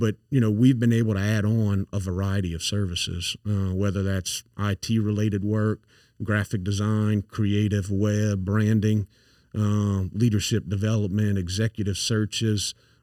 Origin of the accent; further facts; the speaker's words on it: Louisiana, United States; accent: thick accent; I grew up in St. Landry Parish, so I've got a thick accent, especially if I drink a few more of these beers.